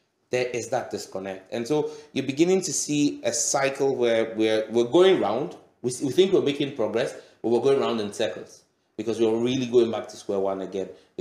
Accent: Nigeria; when I was growing up in Nigeria, all our English teachers were Ghanaians.

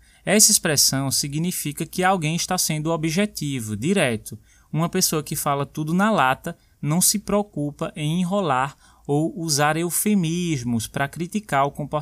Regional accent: Brazil; Aprender a dizer não, como brasileiro e como pessoa.

